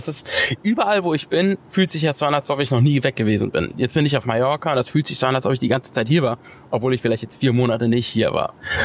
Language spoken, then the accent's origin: German; Hamburg, Germany; ich komme aus Hamburg, bin in Hamburg aufgewachsen, bin da geboren, zur Schule gegangen, bis zum Abi.